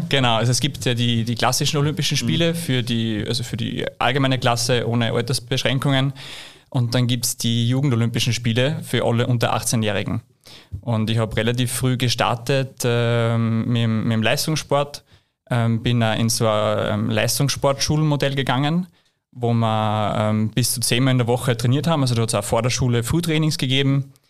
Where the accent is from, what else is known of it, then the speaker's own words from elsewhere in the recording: Upper Austria, Austria; Also wir kommen wirklich vom Land, sehr kleine Dörfer in der Nähe vom Attersee. Ich komme aus Gampern